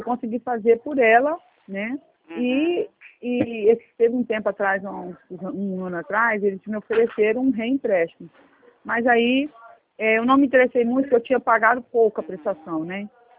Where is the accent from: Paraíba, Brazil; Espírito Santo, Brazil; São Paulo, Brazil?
Espírito Santo, Brazil; Cariacica; Não, eu sou de Cariacica.